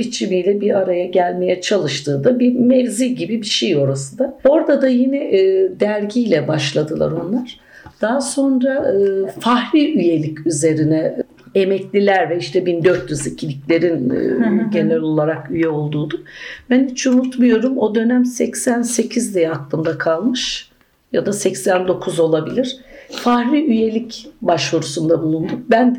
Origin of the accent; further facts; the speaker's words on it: İzmir, Turkey; Dersim kökenli. Doğma büyüme İzmir.